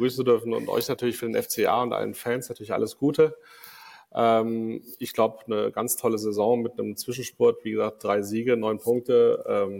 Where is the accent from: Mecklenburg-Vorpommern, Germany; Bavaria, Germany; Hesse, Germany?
Hesse, Germany; Frankfurt; Als Frankfurter, ja